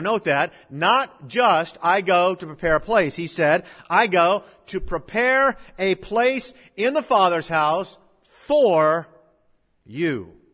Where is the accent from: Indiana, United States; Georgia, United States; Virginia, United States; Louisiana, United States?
Virginia, United States; Norfolk; born there; also born or lived in Wichita Falls; I was born in Norfolk, Virginia, and there my home was actually a trailer, a mobile home, which was my grandmother's at the time. When we then moved from there to Wichita Falls, Texas, we lived in a duplex apartment.